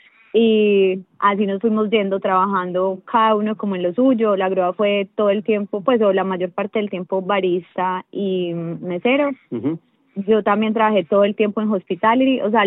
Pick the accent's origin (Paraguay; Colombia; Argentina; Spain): Colombia; moved away as an adult; Nosotros somos dos colombianos de la misma ciudad que llegó cada uno por su lado a este país